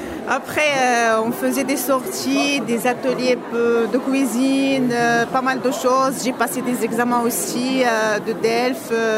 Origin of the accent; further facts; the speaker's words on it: Morocco; French is a second language; also born or lived in Italy; Alors, moi, j'ai appris le français dans mon pays d'origine, au Maroc.